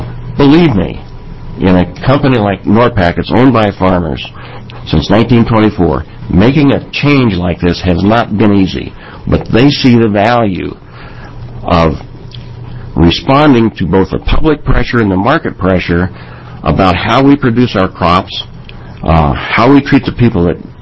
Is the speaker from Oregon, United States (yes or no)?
yes; Oregon, United States; born and raised in Eastern Oregon, so that'll give you a little insight into probably my political views.